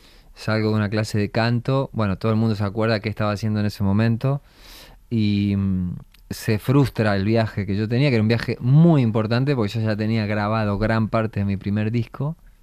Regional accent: Argentina; accent: Argentine; now in Spain; si bien sigo manteniendo mi acento argentino, me siento muy, muy de acá.

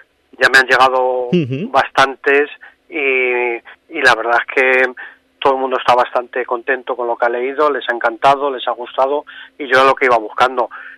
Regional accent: Béjar, Castile and León, Spain; la verdad es que a mí me hace muchísima ilusión, además, siendo en mi pueblo

